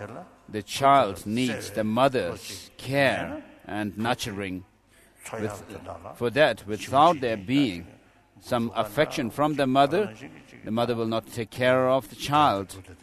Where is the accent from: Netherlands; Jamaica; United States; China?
China; Amdo; English is a second language; I was born a peasant in Amdo, in a very remote place, in Amdo, in Tibet.